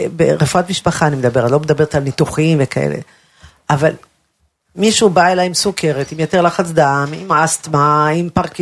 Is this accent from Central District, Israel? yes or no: yes; Ramat HaSharon, Central District, Israel; תראי, אנחנו גדלנו בשכונת הנכים ברמת השרון.